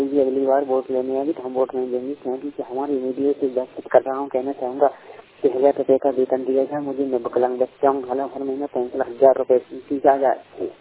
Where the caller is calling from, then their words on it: Devri, Madhya Pradesh, India; ग्राम देवरी देवी कन्यादान जिला शिवरी से बोल रहा हूँ, मध्य प्रदेश से।